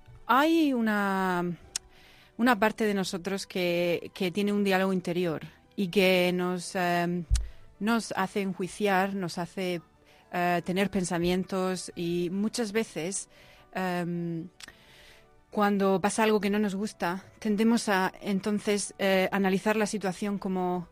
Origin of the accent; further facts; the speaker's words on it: Murcia, Region of Murcia, Spain; born there; moved away; also born or lived in England; Sí, sí, nací en Murcia, aunque los últimos 10 años de mi vida he estado en Inglaterra.